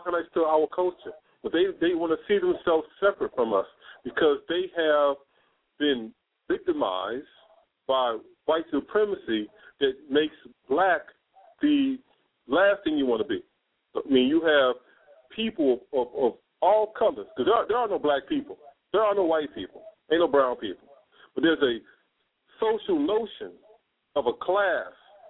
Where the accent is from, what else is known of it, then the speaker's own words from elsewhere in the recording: Los Angeles, California, United States; When you get rid of the separation, like I'm from Los Angeles, the Chicano brothers, what they call Hispanic here now, Latino, we call them Chicano.